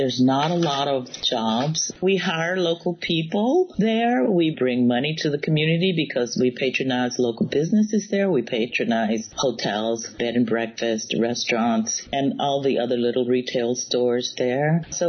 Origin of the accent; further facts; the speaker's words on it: Mississippi, United States; now in Harlem, United States; Now I'm doing it in my hometown in Mississippi, in Gloucester.